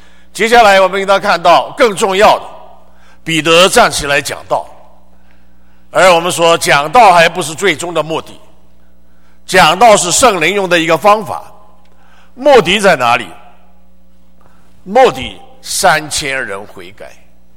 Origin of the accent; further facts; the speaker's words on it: Shanghai, China; 我们上海人就讲上海话啊，我一讲上海话了啊